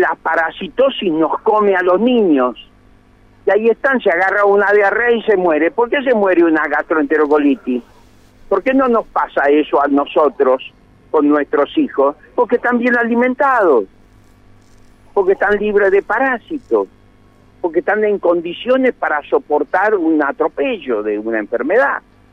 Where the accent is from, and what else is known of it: Argentina